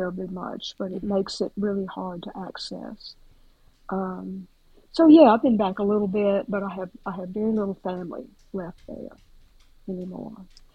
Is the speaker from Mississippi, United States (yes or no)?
yes; Pontotoc, Mississippi, United States; I've gone back and worked in the little library in Pontotoc is the name of my hometown. It's an Indian name.